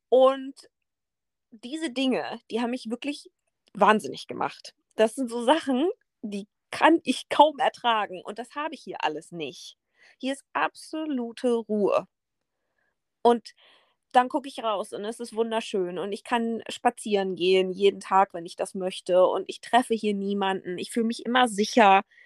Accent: Hanover, Lower Saxony, Germany; Das ist ganz witzig, weil ich komme ja nun aus der Großstadt, aus Hannover.

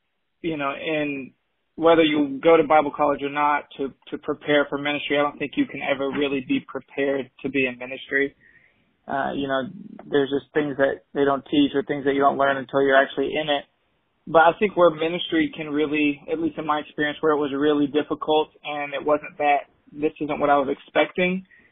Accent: Dallas, Texas, United States; I live in the Dallas area. That's where I'm from. Grew up here in Dallas.

